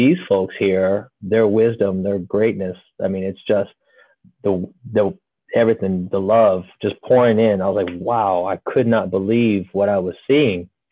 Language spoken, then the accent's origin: English; California, United States; also born or lived in Tennessee; it was after I had moved from Tennessee to California. I'm originally from California.